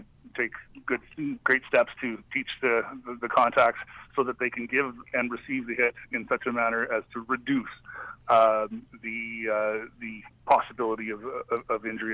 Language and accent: English; Saskatoon, Saskatchewan, Canada; I grew up in Saskatoon